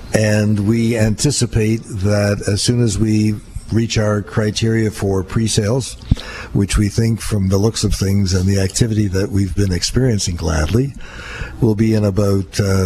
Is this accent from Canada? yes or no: yes; Toronto, Ontario, Canada; I'm from Toronto